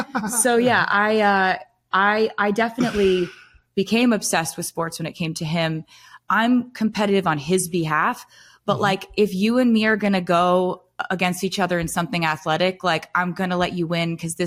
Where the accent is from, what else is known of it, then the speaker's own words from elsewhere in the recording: Pennsylvania, United States; I grew up in Pennsylvania. I always heard my dad yelling at the screen watching Eagles games.